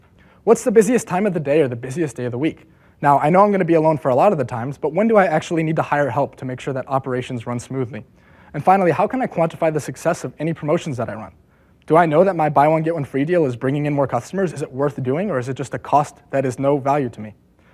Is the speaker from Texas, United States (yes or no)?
no; Seattle, Washington, United States; I'm from the Seattle area.